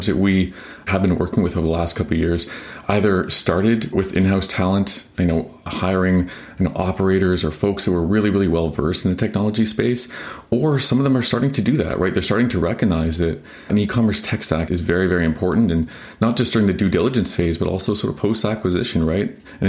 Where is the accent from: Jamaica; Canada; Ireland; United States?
Canada; Ottawa, Ontario; I grew up in Ottawa, where Shopify is headquartered.